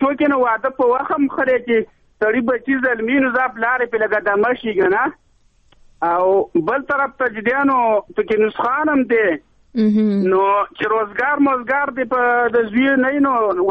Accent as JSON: {"language": "Pashto", "town": "Mardan", "region": "Khyber Pakhtunkhwa", "country": "Pakistan", "said": "زه خو د مردان یم، خورې دغه مردان سیمې سره تعلق لرم."}